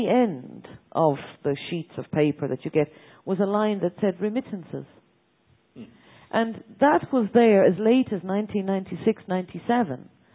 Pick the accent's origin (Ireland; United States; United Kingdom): Ireland; I remember growing up in Ireland at a point in time